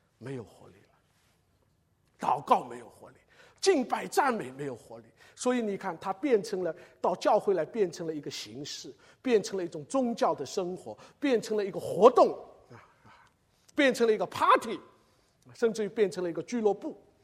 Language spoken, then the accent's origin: Chinese; Shanghai, China; 瘸腿，我们上海土话叫一脚高一脚低，我是上海土话，叫脚高脚低。